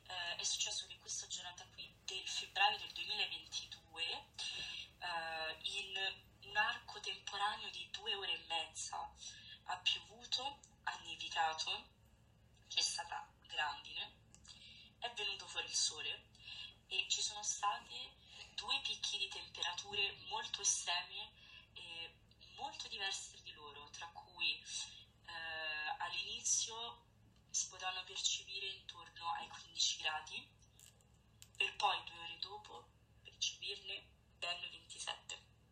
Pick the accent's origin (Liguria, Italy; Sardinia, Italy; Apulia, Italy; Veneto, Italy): Liguria, Italy; also born or lived in Rome; ho 24 anni e sono originaria della Liguria, però ho abitato per diversi anni a Roma